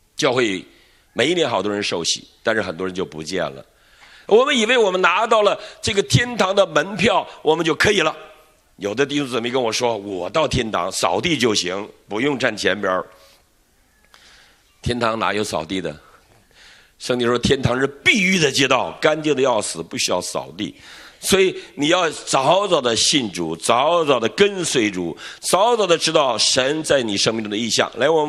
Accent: China; 他为什么让我生在中国呢

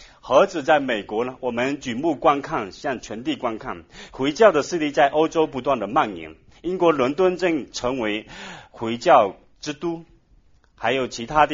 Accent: China; 作为一个中国人

